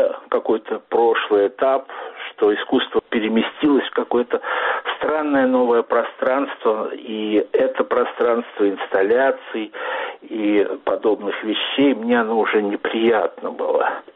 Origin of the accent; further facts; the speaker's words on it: Moscow, Russia; moved away as an adult; also born or lived in Chemnitz; now in Germany; Я приехал из Москвы в 1990 году в Германию. Мне было тяжко в России этого времени, мне хотелось увезти дочку и жену из этой страны.